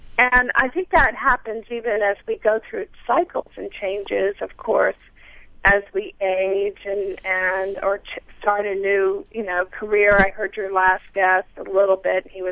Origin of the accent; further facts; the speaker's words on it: United States; I grew up in the United States. I am now entering, I just turned 60